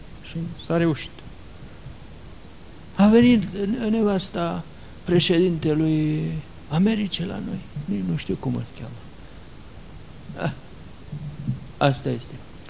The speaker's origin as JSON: {"language": "Romanian", "country": "Romania", "said": "Eu sunt român. Eu sunt de pe un teritoriu foarte râvnit, de, nu de două milenii, de milenii întregi."}